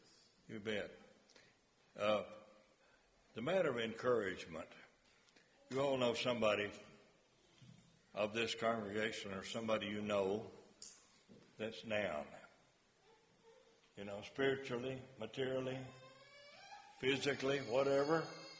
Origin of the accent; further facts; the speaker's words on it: Henderson, Tennessee, United States; I know one of them, we came from Henderson, Tennessee. Rose and I used to pick cotton for our spending money.